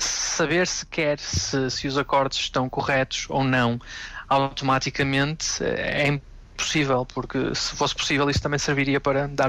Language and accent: Portuguese; Vila Nova de Gaia, Porto, Portugal; moved away as an adult; Sou natural de Vila Nova de Gaia, tirei o meu curso superior em Engenharia de Informática na Universidade do Minho e pronto, depois comecei a viajar pelo mundo fora.